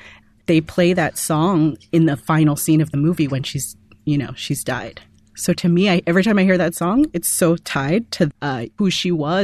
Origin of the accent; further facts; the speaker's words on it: California, United States; You know, I'm Mexican, Salvadorian, American, and I grew up in California.